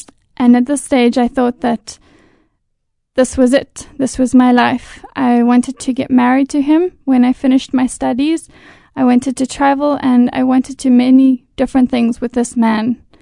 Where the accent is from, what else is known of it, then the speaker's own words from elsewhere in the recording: South Africa; I am 26 years old and I grew up in South Africa.